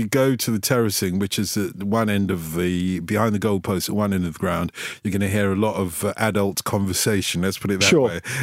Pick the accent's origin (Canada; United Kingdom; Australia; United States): United Kingdom; London; I speak some Greek because I grew up in North London, that part of North London that was called Little Cyprus.